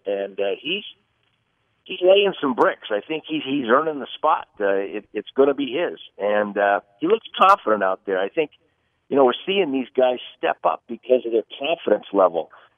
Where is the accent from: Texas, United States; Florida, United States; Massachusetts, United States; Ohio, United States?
Massachusetts, United States; Well, you see, I'm from Massachusetts, Dame, so we have